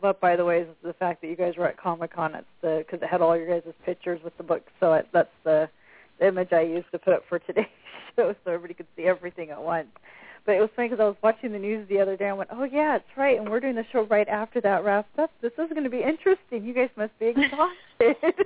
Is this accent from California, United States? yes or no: yes; San Diego, California, United States; I'm from San Diego originally